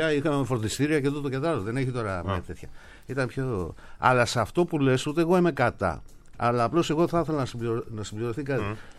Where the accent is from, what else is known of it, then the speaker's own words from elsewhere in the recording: Greece; Σαν Έλληνας πια, εγώ φρέντο έπαιρνα